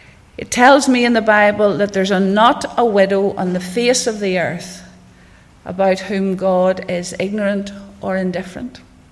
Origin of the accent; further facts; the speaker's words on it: Rathfrieland, Northern Ireland, United Kingdom; But I was born outside Rathfrieland on a farm, sent along to church and Sunday school, and sent along to a wee children's meeting just across the road